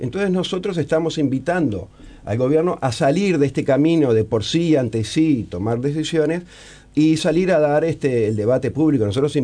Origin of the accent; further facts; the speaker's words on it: Uruguay; Somos nosotros los uruguayos los que debemos establecer qué cosas se deben enseñar